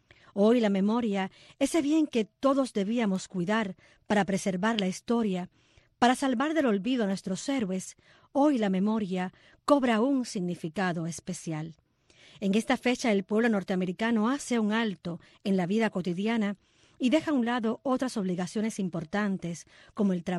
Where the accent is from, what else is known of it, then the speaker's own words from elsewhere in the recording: Cuba; Nosotros, como cubanos, deberíamos pensar por qué no tenemos un momento así